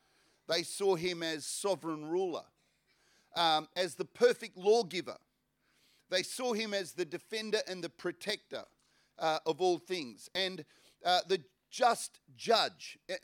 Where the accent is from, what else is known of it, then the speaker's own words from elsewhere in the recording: Australia; I'm an Aussie, mate. I'm an Ocker. But I also realize that I have a dual citizenship.